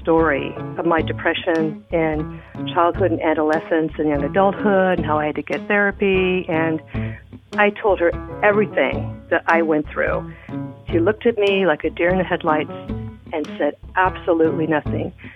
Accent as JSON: {"language": "English", "town": "San Diego", "region": "California", "country": "United States", "said": "I'm from San Diego."}